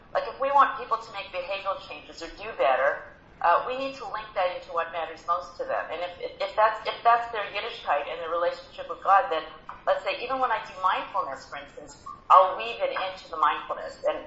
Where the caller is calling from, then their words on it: Passaic, New Jersey, United States; I'm calling in from Passaic.